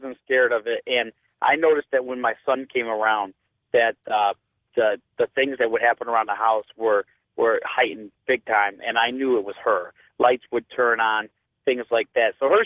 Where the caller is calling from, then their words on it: Taylor, Michigan, United States; Hey, I'm calling from Taylor, Michigan, George.